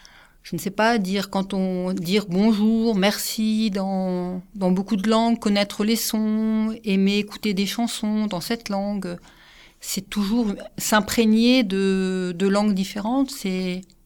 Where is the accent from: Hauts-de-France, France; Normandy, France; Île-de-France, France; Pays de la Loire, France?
Hauts-de-France, France; Calais; Je m'occupe surtout de Calais, parce que je suis de Calais, mais aussi Boulogne.